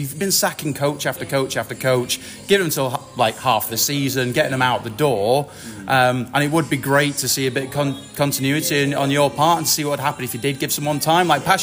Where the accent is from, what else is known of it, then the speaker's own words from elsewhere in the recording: Manchester, North West England, United Kingdom; as growing up in Manchester... didn't like the Steelers very much.